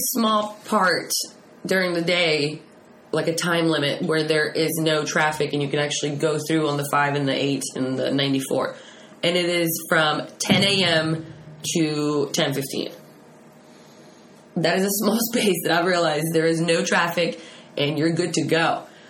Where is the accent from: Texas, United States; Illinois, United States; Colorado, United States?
Texas, United States; I come from Texas, where the speed limit is 85. Go Texas.